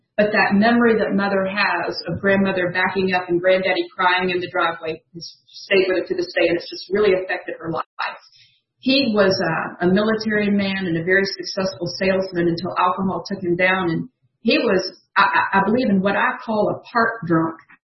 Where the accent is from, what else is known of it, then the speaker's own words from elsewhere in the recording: Atlanta, Georgia, United States; born there; I'm an alcoholic. And my sobriety date is July the 6th of 2008. I was born in February of 1964, right here in Atlanta at Georgia Baptist Hospital.